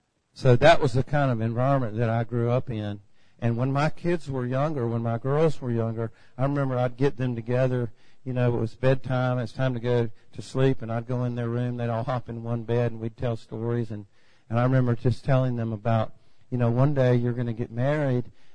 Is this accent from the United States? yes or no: yes; Atlanta, Georgia, United States; Seriously, I grew up in Atlanta in the 70s.